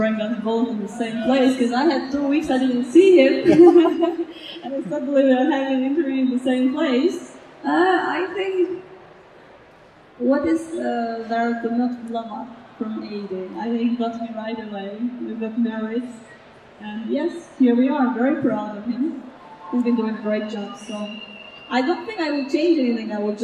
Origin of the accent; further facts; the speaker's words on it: Kosovo; I was born in Yugoslavia, and I lived from 1999 to 2008, I live under United Nations, so our country, we all hold UN passports. And then in 2008, the country declared independent, and now I'm in Kosovo.